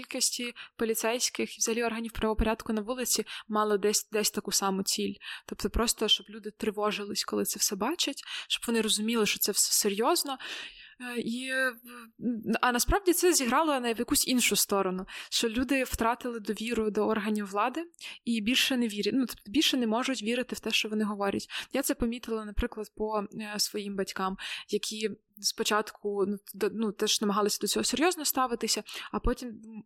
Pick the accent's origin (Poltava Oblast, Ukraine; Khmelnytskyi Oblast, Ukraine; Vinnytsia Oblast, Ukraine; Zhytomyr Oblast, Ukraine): Khmelnytskyi Oblast, Ukraine; в Хмельницькому, в обласному центрі, звідки я родом. Ладно, не з Хмельницького родом, але окей, з області.